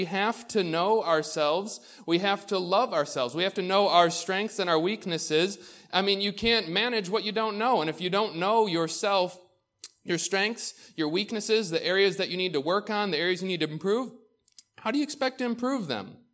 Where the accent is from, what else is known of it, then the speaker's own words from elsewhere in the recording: United States; I grew up in Orleans County where there's not too many humans out there.